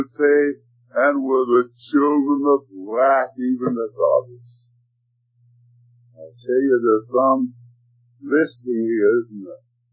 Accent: Denmark; now in Canada; During the Depression years when we came over from Denmark to Canada, my father had bought a farm

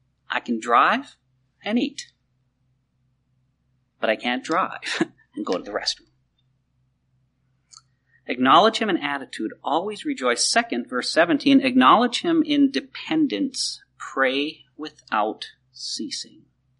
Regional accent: Midwest, United States; I came from the Midwest, and man, having a motorhome out there was a status symbol.

